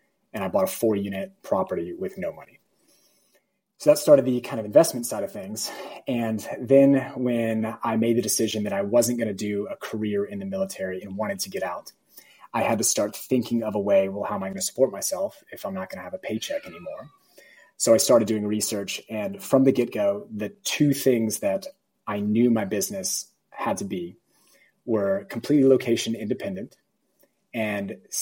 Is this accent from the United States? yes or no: yes; Dallas, Texas, United States; also born or lived in United Kingdom; So yeah, for me personally, let's see, my background, I grew up in Texas, in Dallas. I spent 12 years in the Air Force.